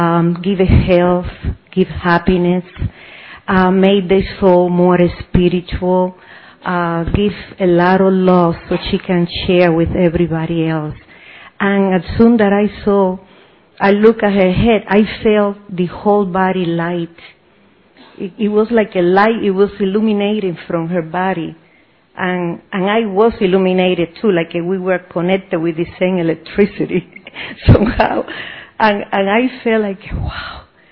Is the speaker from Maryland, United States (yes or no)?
no; Tampa, Florida, United States; I am from Tampa, Florida, USA.